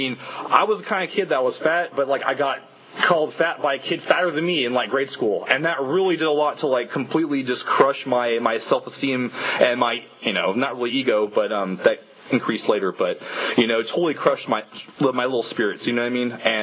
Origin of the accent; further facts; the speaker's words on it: California, United States; born there; So I was born in the Bay Area, you know.